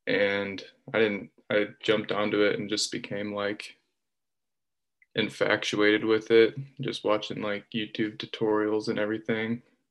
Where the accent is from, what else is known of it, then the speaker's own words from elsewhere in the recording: Dayton, Ohio, United States; Originally, I'm from Ohio, but I just got down to San Antonio, Texas.